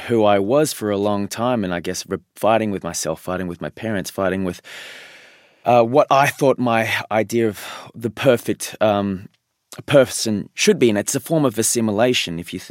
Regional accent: Australia; Growing up in Australia, I inherently just didn't feel like that part of my identity was ever really something that I could be proud

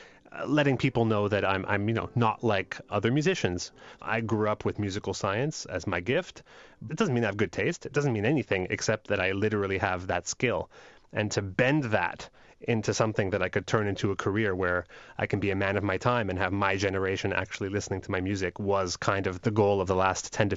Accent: Montreal, Quebec, Canada; Keniston in particular is the name of the street I grew up on in Montreal.

